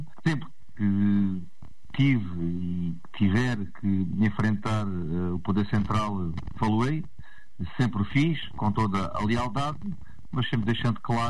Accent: Ourique, Alentejo, Portugal; eu sou de Ourique, tenho um amor muito grande à minha terra, quem me conhece sabe que eu sou muito bairrista, tanto pela minha terra como pela minha região.

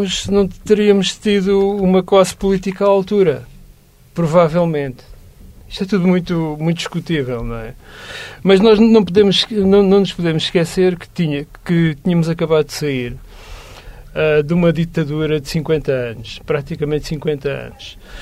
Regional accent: Alentejo, Portugal; Lembro-me perfeitamente, na minha aldeia, morava aqui numa aldeia para os confins do Alentejo

